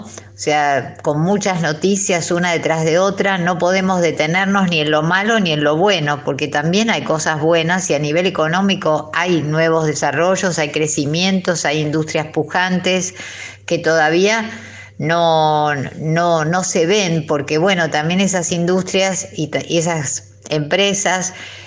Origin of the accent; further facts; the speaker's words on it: Argentina; nosotros vamos a saber en 2 días cuántos somos los argentinos